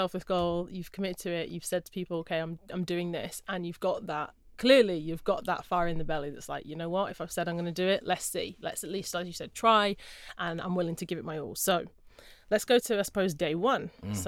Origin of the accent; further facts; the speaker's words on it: Jamaica; You know, I'm Jamaican and I've got Jamaican blood, I'm a sprinter